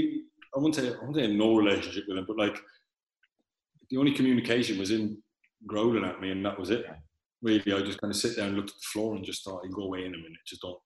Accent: Cork, Munster, Ireland; he was hard on me because I was from Cork.

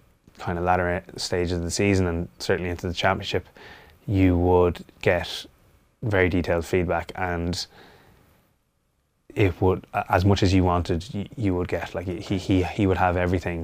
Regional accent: Dublin, Leinster, Ireland; growing up in Dublin and being an active kid and picking up bangs and bruises and then going to school in Belvedere.

